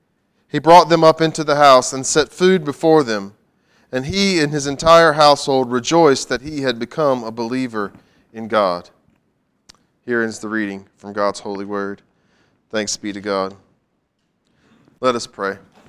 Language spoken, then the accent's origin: English; the South, United States; maybe this is because I was raised in the South, where saved is part of the vocabulary that we all have.